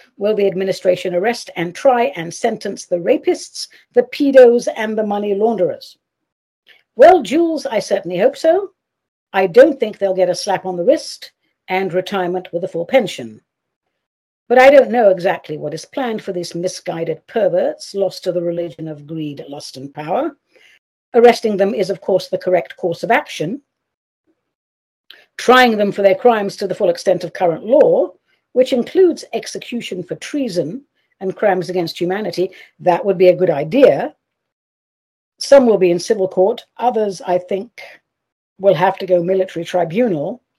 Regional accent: London, United Kingdom; or London, my hometown, and not tucking into a giant portion of fish and chips, or pie and mash with parsley sauce and chili oil

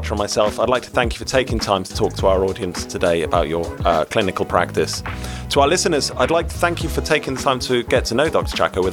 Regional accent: United Kingdom; now in Canada; As a British man, I think most Canadians don't know

